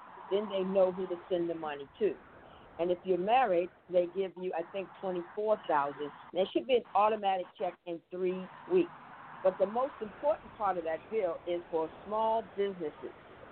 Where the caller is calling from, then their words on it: Point Blank, Texas, United States; I'm calling from Point Blank, Texas.